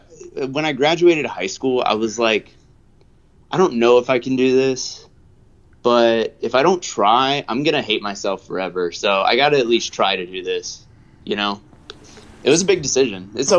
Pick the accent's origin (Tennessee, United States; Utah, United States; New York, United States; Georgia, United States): Georgia, United States; Snellville; I'm from Snellville. It's like a few miles. It's like right next to the Stone Mountain. So oh, like sure. 30 minutes outside of Atlanta.